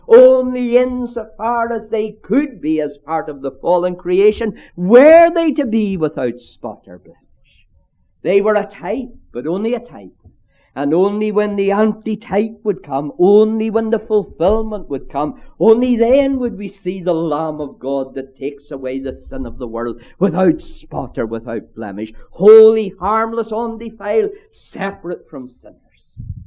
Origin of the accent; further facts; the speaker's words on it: Ireland; but as an Irishman, I could say to the Scots